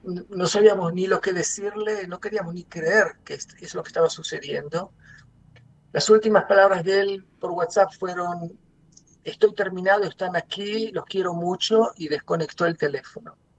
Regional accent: Argentina; Yo soy argentino con nacionalidad y él también.

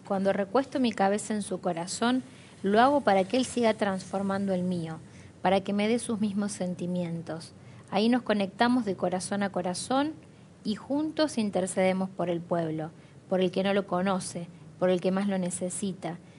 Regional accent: Jujuy, Argentina

